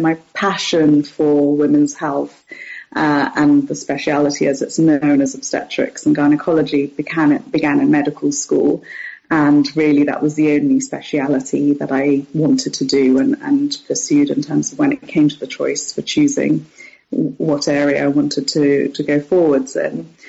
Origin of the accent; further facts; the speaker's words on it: Bristol, South West England, United Kingdom; So I'm actually from the Southwest. My parents were both doctors, so we moved around quite a lot when I was younger, but we did eventually then settle in Bristol, where my mother still lives.